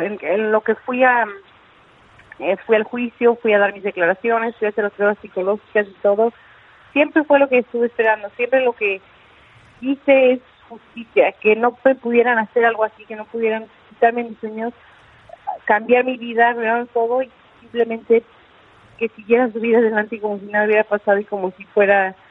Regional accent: Mexico; soy mexicana, represento a México.

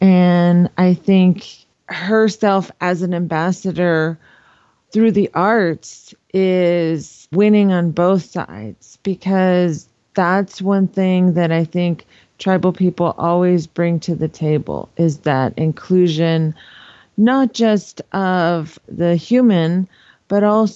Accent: United States; You know, for my tribe, I'm from the Navajo Nation out in the Four Corners.

